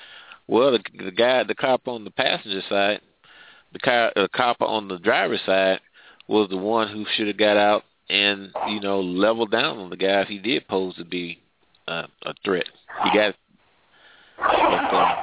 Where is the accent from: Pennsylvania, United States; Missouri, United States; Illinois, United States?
Missouri, United States; St. Louis; Tell them I'm from Ferguson area in St. Louis.